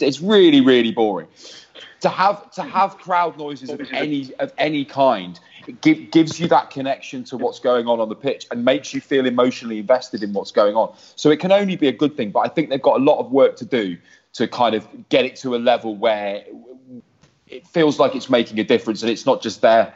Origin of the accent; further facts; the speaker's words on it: Midlands, United Kingdom; I come from the Midlands myself.